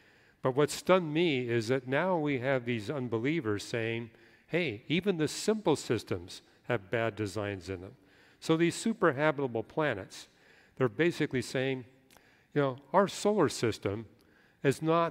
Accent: Canada; I was raised in Canada, so I've seen it in really a spectacular form.

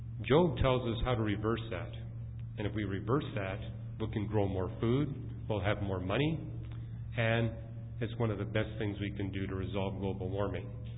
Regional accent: Canada; being a Canadian

